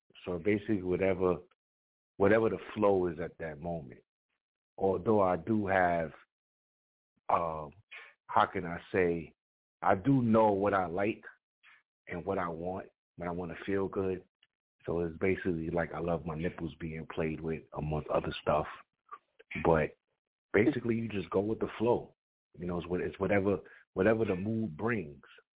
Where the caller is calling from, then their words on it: Brooklyn, New York, United States; I'm calling from Brooklyn, New York.